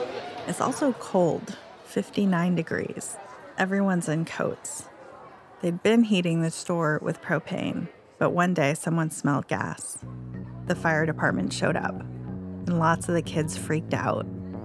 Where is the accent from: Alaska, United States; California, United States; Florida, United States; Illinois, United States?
California, United States; Chico; I'm from Chico.